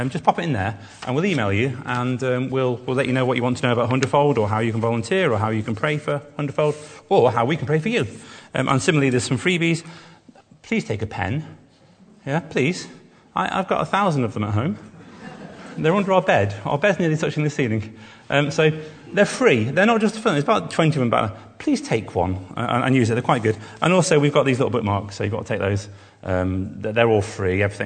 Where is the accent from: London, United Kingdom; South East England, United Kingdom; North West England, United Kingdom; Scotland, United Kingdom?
North West England, United Kingdom; Sandbach; We're from Sandbach, which is Junction 17. On the M6, which is often mentioned on the radio because people crash their cars there quite often.